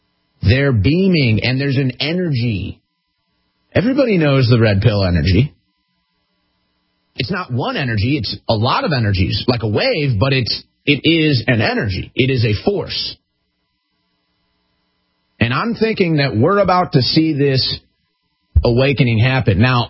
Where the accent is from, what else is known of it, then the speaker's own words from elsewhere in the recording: Midwest, United States; I'm from the Midwest. It's the hub of this